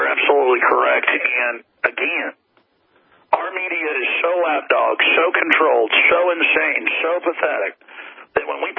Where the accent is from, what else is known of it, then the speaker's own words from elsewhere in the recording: Texas, United States; this is in Texas. But I was saying, you know, shut down the flights long before it hit my state and my hometown.